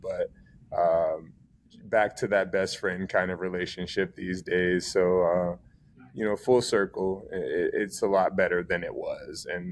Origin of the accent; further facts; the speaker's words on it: Akron, Ohio, United States; also born or lived in Washington, D.C. / New York / Orlando / North Carolina; So I actually grew up here in Akron, Ohio. I'm a little bit of a gypsy, so I've been all over. I've lived in D.C., I've lived in New York, Orlando, North Carolina